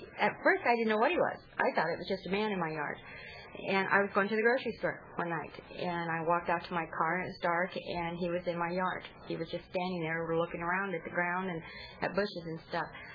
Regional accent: Victorville, California, United States; I was born and raised in the Victorville area, in the high desert. I still live there.

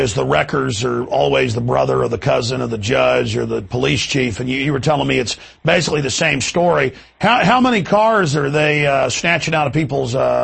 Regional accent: Rockwall, Texas, United States; I grew up in Rockwall outside Dallas and watched the police steal the drugs

